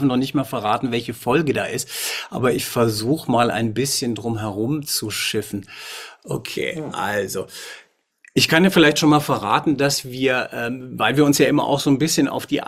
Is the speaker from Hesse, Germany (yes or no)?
yes; Hesse, Germany; Ich komme eigentlich aus Hessen und da ist es auch schwierig.